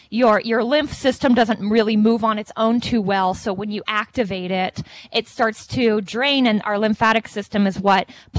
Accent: California, United States; also born or lived in Atlanta, Georgia; Well, I grew up in Southern California, yet I've spent 15 years in Atlanta, Georgia.

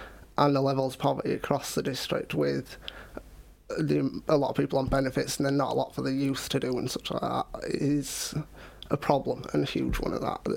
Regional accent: Yorkshire and the Humber, United Kingdom; I was born in Holmwood, spent some of my childhood in Scarborough, spent 6 years living in Thornbury and another 6 years living in Ravenscliffe. So very local.

